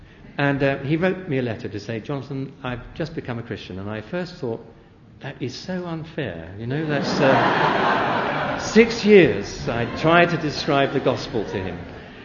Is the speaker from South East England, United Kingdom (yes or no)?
yes; Oxford, South East England, United Kingdom; I come from Oxford